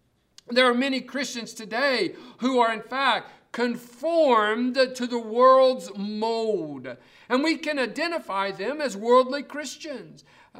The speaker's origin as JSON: {"language": "English", "region": "West Virginia", "country": "United States", "tie": "born or raised there", "said": "When I was a boy growing up in West Virginia, I learned a song"}